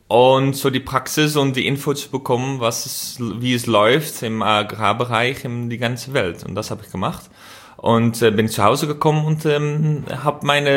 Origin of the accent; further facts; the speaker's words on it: Netherlands; German is a second language; als Holländer